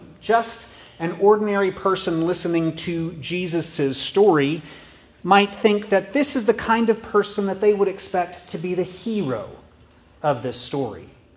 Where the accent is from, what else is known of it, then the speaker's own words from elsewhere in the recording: Tomball, Texas, United States; And, you know, growing up in Tomball, Texas, I might have heard something like this.